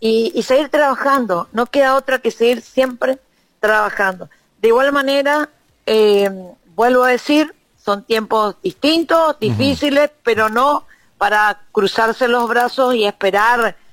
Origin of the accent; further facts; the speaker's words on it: Oberá, Misiones, Argentina; desde chica me crié medio por la zona, Ruta Lucía, Cruce Londero, anduve mucho tiempo por ahí. Sí, soy de allá de la zona también, soy de Oberá, pero anduve mucho.